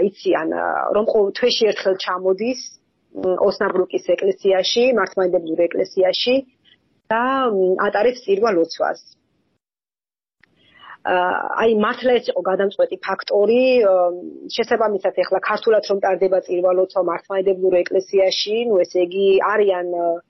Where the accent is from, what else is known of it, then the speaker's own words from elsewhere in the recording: Kakheti, Georgia; ახეთიდან ვარ წარმოშობით და არასოდეს დამილევია ღვინო